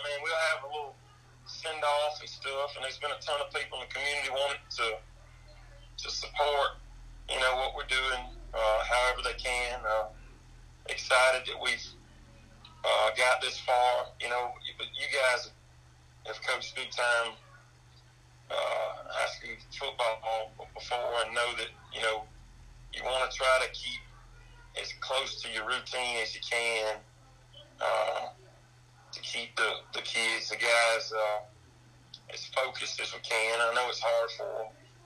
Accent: Brantley, Alabama, United States; I'm from Brantley, graduated from there, spent 9 years there as a assistant coach and four as an assistant, five as a head coach, still lives. I'm talking to you live from Brantley right now.

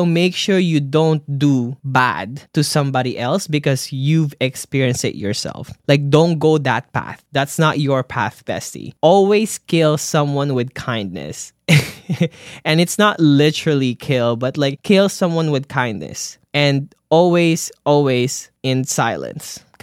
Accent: Canada; We're very multicultural in here, and so many other more that I am proud as a Canadian.

